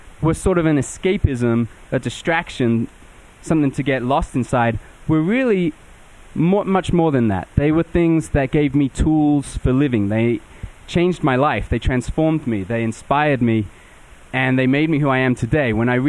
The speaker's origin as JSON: {"language": "English", "region": "England", "country": "United Kingdom", "tie": "born or raised there", "said": "And I grew up in England, where it's easy to sort of imagine that you are a hobbit because you drink a lot of tea"}